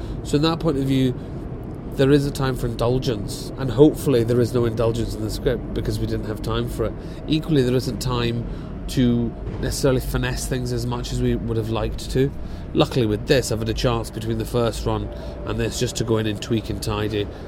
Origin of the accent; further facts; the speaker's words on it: Glasgow, Scotland, United Kingdom; I'm from Glasgow. I grew up watching incredibly political theatre with a capital P.